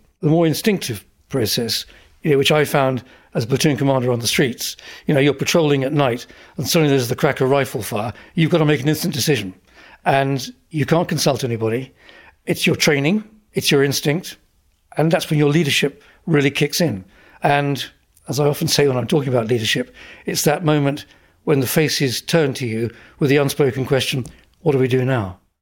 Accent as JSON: {"language": "English", "region": "East of England", "country": "United Kingdom", "tie": "born or raised there", "said": "I mean, I grew up in Essex."}